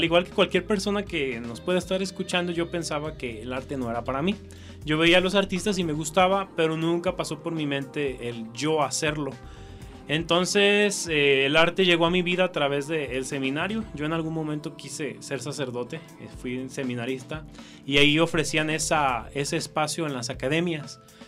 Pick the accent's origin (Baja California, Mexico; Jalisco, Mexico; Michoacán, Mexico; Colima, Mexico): Jalisco, Mexico; Tototlán; de mi pueblo, de Tototlán, soy originario de ahí.